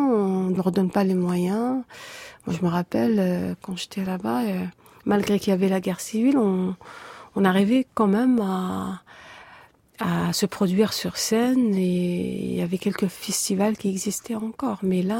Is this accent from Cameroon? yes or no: no; Algeria; moved away as an adult; J'ai perdu mes contacts, de toute façon, dès que je suis partie d'Algérie en 99.